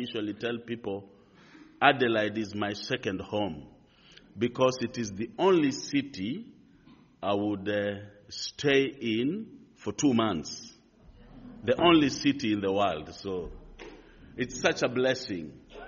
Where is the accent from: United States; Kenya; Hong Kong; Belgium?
Kenya; Nairobi; Well, I come from Kenya, and you can see the map of Kenya on the screen.